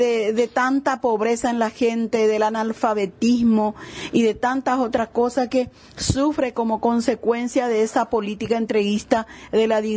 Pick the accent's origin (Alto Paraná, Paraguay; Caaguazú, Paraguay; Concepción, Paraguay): Caaguazú, Paraguay; como yo soy del departamento de Caaguazú, ahí nosotros hemos organizado las protestas